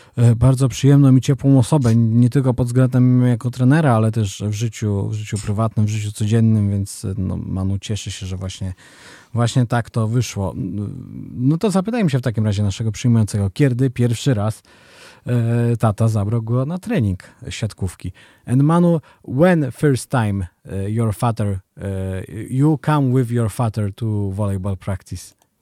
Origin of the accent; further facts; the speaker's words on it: Buenos Aires, Argentina; ja i cała moja rodzina jesteśmy z Buenos Aires